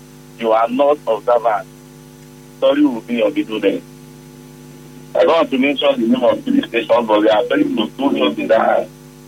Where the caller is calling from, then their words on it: Port Harcourt, Rivers, Nigeria; I'm calling from Port Harcourt.